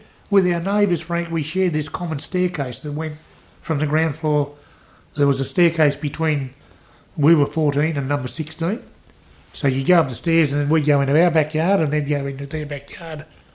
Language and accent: English; Millers Point, New South Wales, Australia; what binds us together is the fact that we grew up together in Millers Point. You know, I played football for Millers Point. I grew up there. I had a business in Millers Point.